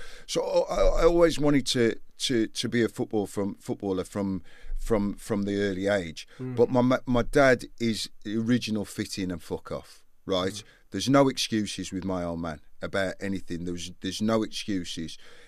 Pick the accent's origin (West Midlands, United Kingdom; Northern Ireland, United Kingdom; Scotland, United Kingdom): West Midlands, United Kingdom; born there; Well, I was born in Albury in Worley, West Midlands. That's where I was born.